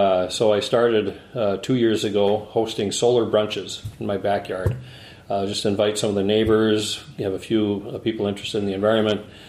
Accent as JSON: {"language": "English", "town": "Minneapolis", "region": "Minnesota", "country": "United States", "said": "I'm from Minneapolis, Minnesota, in the center of the United States."}